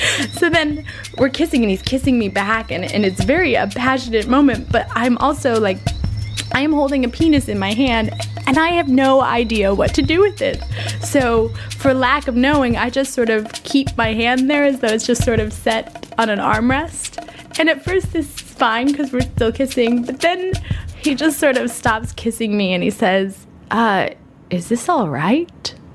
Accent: United States; as an American woman, I'm so typically, like, I'm like, oh, well, like, what are the top three qualities?

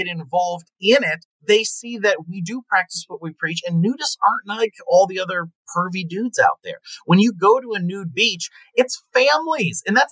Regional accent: Pennsylvania, United States; I grew up in Pennsylvania. When I moved to California, I immediately found four

